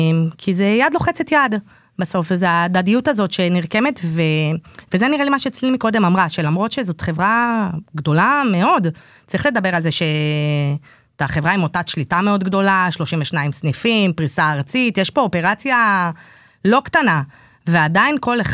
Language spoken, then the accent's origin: Hebrew; Ashkelon, Southern District, Israel; זאת אומרת, אני אשקלונית, משביעי באוקטובר תפס אותנו יופי